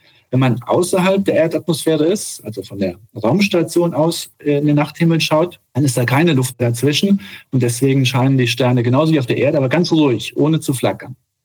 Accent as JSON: {"language": "German", "region": "Saarland", "country": "Germany", "said": "Ich bin aus Deutschland, aus dem Saarland und direkt daneben ist Luxemburg und Frankreich."}